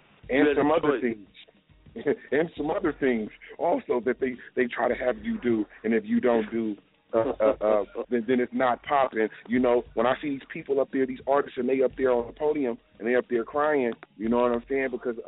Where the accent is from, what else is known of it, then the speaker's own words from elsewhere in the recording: Inglewood, California, United States; I'm from Inglewood in Compton.